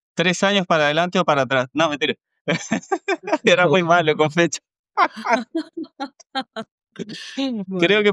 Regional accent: Castillos, Rocha, Uruguay; now in Paraty, Brazil; soy de Uruguay, soy de Castillos, Rocha, y desde el 2004 vivo en Paraty, Río de Janeiro, Brasil.

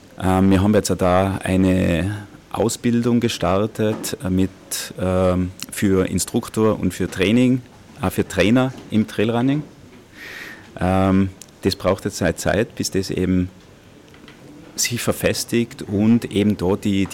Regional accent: Tyrol, Austria; ich komme aus Tirol, ich sehe das in unseren Tälern und im Umfeld

